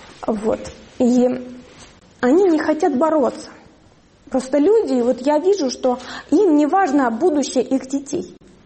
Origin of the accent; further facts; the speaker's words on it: Donetsk, Donetsk Oblast, Ukraine; moved away as an adult; я переселенка из Донецка. Я приехала сюда с двумя детьми и вижу свое будущее в Горняке, потому что в Донецке я его не увидела.